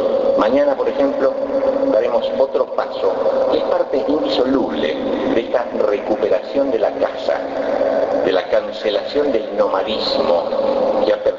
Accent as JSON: {"language": "Spanish", "country": "Uruguay", "said": "a repensarnos, a mirarnos como uruguayos y a preguntarnos sincera y profundamente si nos animaremos"}